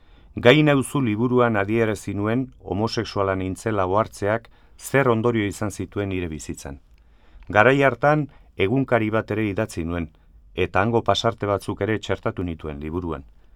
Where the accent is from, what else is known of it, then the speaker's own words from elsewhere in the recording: Spain; Euskara nire ama hizkuntza delako. Etxean, betidanik, euskaraz hitz egin izan dut gurasoekin eta anaiarrebekin.